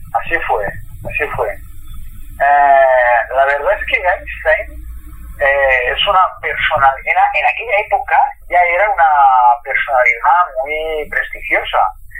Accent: Barcelona, Catalonia, Spain; Y yo como físico y como también barcelonés y catalán

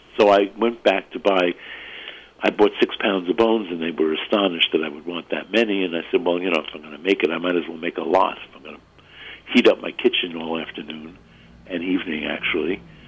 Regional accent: New York, United States; I grew up in New York. Hellman's is a New York mayonnaise.

